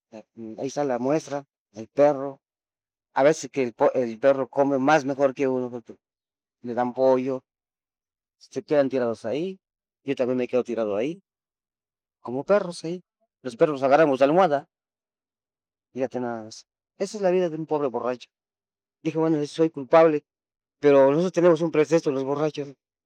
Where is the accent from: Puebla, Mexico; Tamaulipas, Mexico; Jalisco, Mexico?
Puebla, Mexico; Mira, yo soy de Puebla, Puebla.